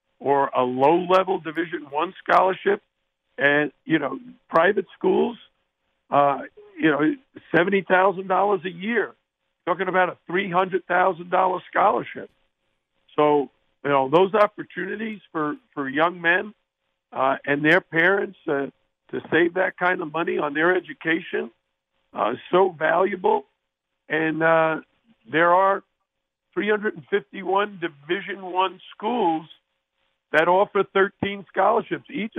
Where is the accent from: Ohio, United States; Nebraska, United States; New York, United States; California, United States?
New York, United States; New York City; I grew up in the Bronx, went to high school in Queens.